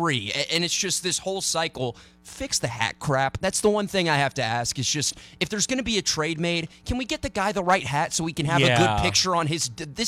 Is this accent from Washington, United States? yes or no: no; Atlanta, Georgia, United States; they root from the Hawks because we're all from Metro Atlanta